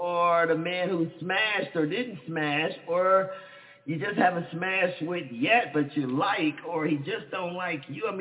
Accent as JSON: {"language": "English", "town": "Dallas", "region": "Texas", "country": "United States", "tie": "born or raised there", "said": "as growing up in Dallas, we still learned how to be ballers, shot callers."}